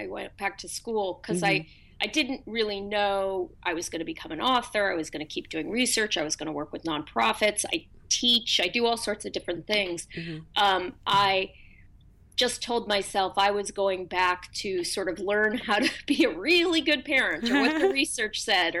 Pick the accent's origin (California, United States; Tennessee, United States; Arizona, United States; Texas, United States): California, United States; Berkeley; I grew up in Berkeley.